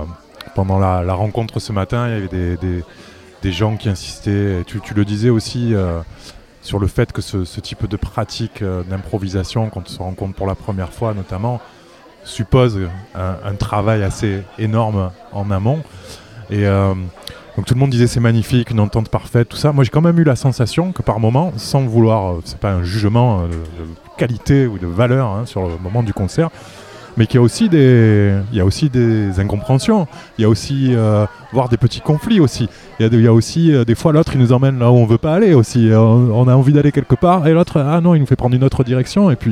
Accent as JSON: {"language": "French", "country": "Guadeloupe", "said": "Je viens de la Guadeloupe, au passage."}